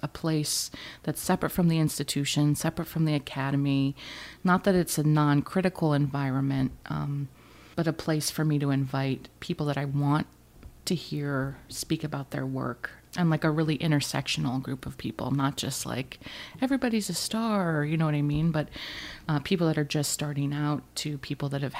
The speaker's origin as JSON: {"language": "English", "region": "Alaska", "country": "United States", "said": "And, you know, I'm from Alaska, which is a really tough place."}